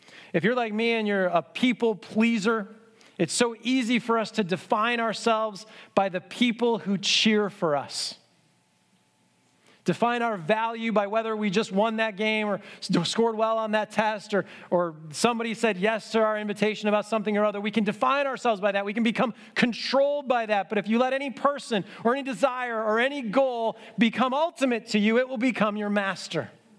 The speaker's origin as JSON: {"language": "English", "country": "United States", "said": "We loved it. We're so American. We love to make it about ourselves."}